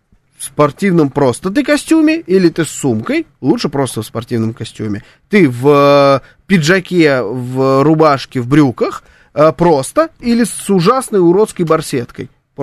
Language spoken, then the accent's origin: Russian; Dagestan, Russia; Потому что я из Дагестана, у нас там море.